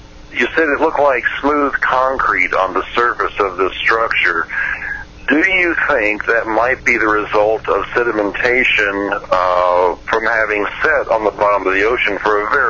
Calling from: Phoenix, Arizona, United States; I'm calling from Phoenix.

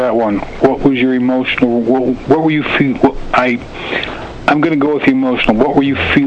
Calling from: Wyoming, United States; from Wyoming.

